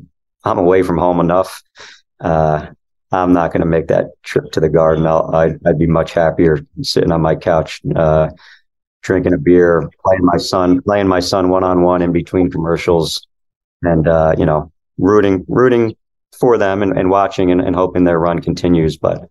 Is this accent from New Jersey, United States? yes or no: yes; New Jersey, United States; I'm from Jersey. I don't have the accent.